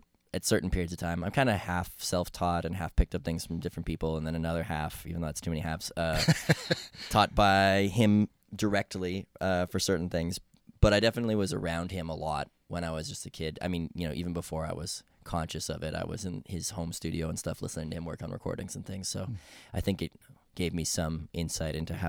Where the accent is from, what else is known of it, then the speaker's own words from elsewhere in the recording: Edmonton, Alberta, Canada; now in Montreal, Canada; I'm originally from Edmonton, Alberta, and as is Josh, our guitar player in the band right now